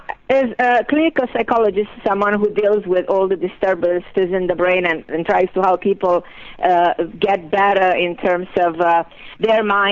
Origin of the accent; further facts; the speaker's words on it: Romania; born there; English is a second language; I was born in Romania and preserves the Latin language more than any other language.